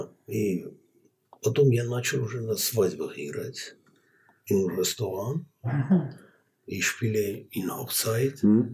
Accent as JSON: {"language": "German", "country": "Armenia", "also_born_or_lived": "Kyiv, Ukraine", "second_language": "German", "moved": "as an adult", "lives_now": "Germany", "said": "Mein Heimatland, das ist Armenien. Hauptstadt Jerewan."}